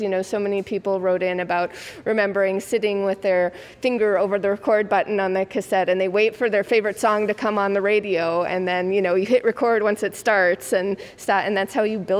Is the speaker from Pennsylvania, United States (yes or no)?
no; Illinois, United States; I grew up in the Chicago suburbs and that was like a huge thing for like a minute in the 80s.